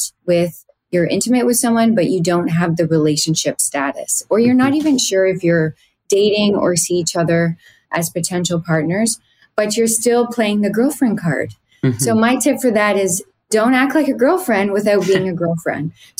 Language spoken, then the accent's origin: English; Brantford, Ontario, Canada; You know, I'm a small town girl. I grew up in Brantford, Ontario